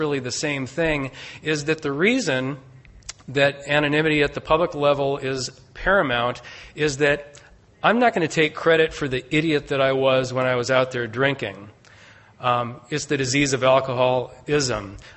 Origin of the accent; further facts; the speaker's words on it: Moorhead, Minnesota, United States; I got sober in the Moorhead Thursday Night Group in Moorhead, Minnesota, my hometown